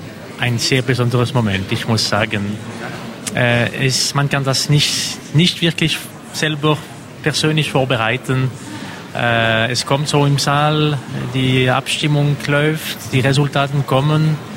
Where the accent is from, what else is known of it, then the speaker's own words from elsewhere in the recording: Fribourg, Switzerland; ich bin auch klar als Roman gewählt und auch als Freiburger. Ich kenne die Swiss Romande